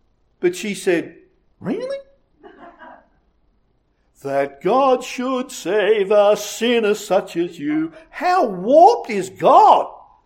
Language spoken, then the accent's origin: English; Traralgon, Victoria, Australia; And so I arose and I went to the local Baptist church in my hometown in Traralgon.